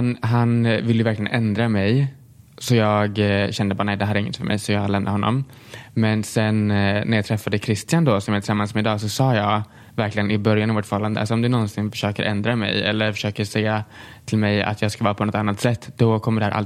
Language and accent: Swedish; Tranås, Jönköping County, Sweden; Jag är uppväxt i Tranås